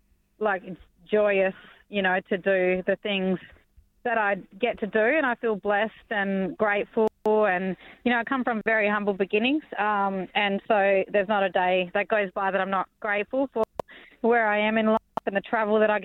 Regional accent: Western Australia, Australia; now in Perth, Australia; I'm from Noongarrup, so my mob are the Gorang and Minang people from down south. And my grandfather's country is Wilman, but I'm Noongar, and I live in Perth in Boorloo.

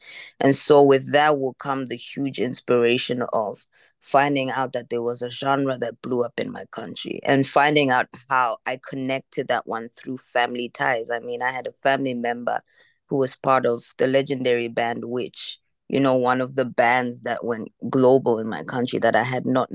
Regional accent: Botswana; also born or lived in Zambia; I was born in Zambia, raised in Botswana, and sort of raised between the two countries, their neighboring countries.

